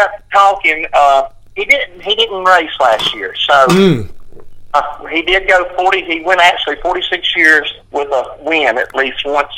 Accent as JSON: {"language": "English", "town": "Pascagoula", "region": "Mississippi", "country": "United States", "tie": "born or raised there", "said": "right there in Pascagoula, Mississippi, my hometown."}